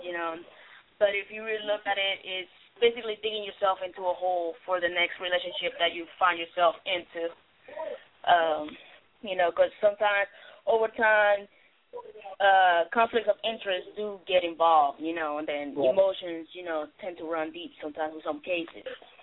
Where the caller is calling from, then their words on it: North Carolina, United States; I'm calling from North Carolina.